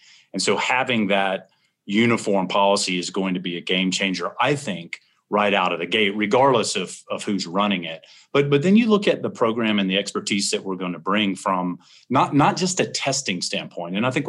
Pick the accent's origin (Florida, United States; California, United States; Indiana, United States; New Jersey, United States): Florida, United States; Jacksonville; I grew up in Jacksonville, Florida, and pretty close to Ocala, Florida.